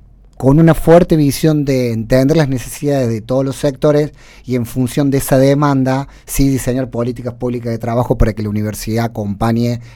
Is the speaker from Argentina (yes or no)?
yes; Córdoba, Argentina; accent: Córdoba; Yo soy de Córdoba, de ahí mi acento.